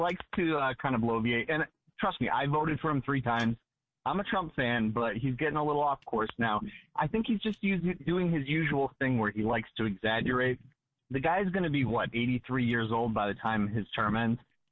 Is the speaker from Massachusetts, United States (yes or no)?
yes; Massachusetts, United States; I'm from Massachusetts. I live in Southern California right now.